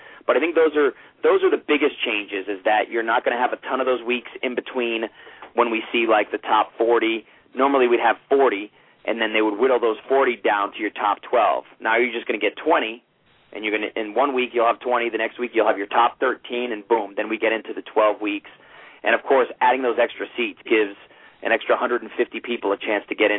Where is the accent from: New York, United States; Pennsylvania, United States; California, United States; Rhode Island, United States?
Rhode Island, United States; Rumford; I mean, I'm from Rumford, Rhode Island, this little town in Rhode Island.